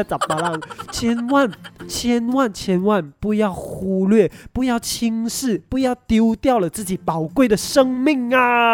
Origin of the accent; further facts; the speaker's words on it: Malaysia; 也是我们马来西亚人时常会挂在嘴边的一个字咯